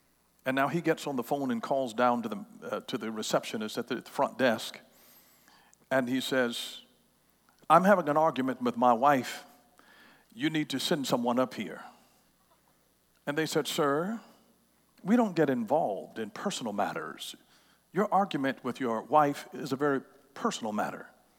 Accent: Atlanta, Georgia, United States; You know he's from Atlanta, too. I'm from Atlanta.

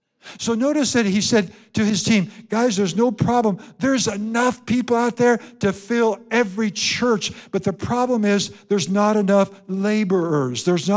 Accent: Iowa, United States; You know, Kim and I, our families were farmers. We're from Iowa.

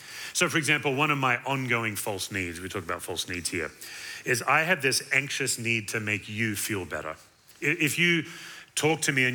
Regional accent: Western Australia, Australia; now in Knoxville, United States; So just to get it out of the way, I'm from Western Australia. I'm a true southerner. Grew up in Australia.

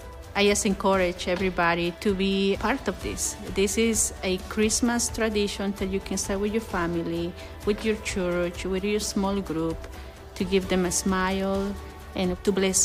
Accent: Peru; I'm originally from Peru. We grew up in a very poor family, and it was five of us.

